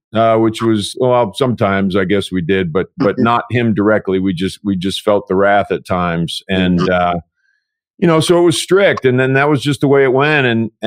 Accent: Michigan, United States; So, you know, I grew up in Michigan and the Midwest, and at that time, Michigan was everybody's dad.

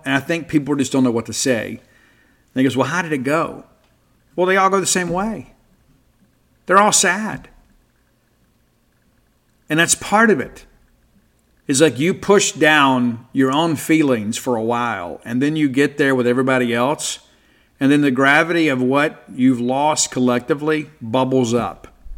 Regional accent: Mississippi, United States; And again, I am from South Mississippi, and I have been to both funerals and weddings where fights broke out.

